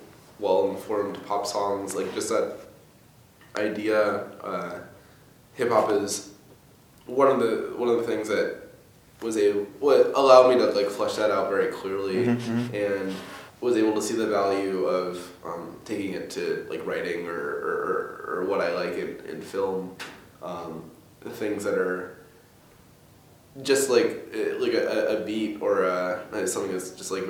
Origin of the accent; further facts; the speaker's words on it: Williamsburg, Virginia, United States; I don't think I've gotten out of Williamsburg in Virginia, like mm-hmm. my hometown to...